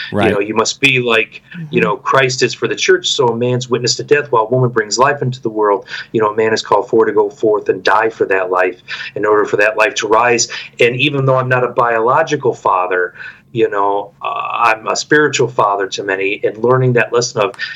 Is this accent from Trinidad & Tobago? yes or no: no; Midwest, United States; which as a boy growing up in the Midwest, you know, in farmland